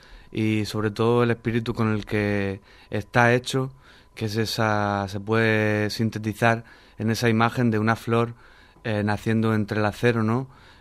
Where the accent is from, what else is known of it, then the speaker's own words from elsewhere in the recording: Region of Murcia, Spain; Sí, yo soy murciano de pura cepa, vamos, más murciano que el paparajote.